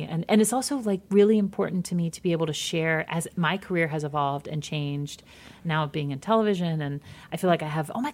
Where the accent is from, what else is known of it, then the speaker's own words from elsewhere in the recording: Midwest, United States; I mean, I'm from the Midwest too, you know.